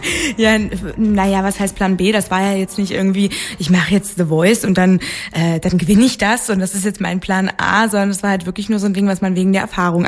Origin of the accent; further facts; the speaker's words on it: Kleinmachnow, Brandenburg, Germany; Ja, ich bin in Kleinmachnow zum Beispiel zur Schule gegangen und meine Mutter wohnt auch immer noch in Teltow.